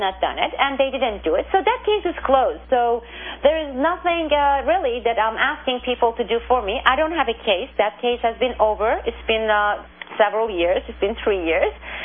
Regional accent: Turkey; also born or lived in Azerbaijan / Iran; I have lived in both countries. I'm from Turkey. My father was half Iranian, and I have lived in Turkey, Azerbaijan, and Iran in three countries.

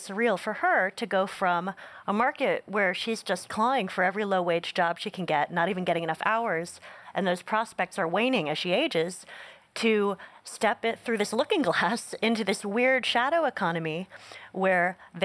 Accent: Northeast, United States; I grew up in the Northeast, so not an RV-heavy culture.

